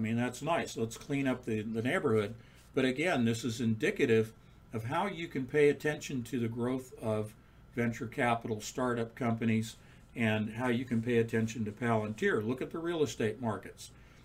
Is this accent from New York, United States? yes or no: no; California, United States; I grew up in the area. I grew up in the Bay Area, went to school at Berkeley.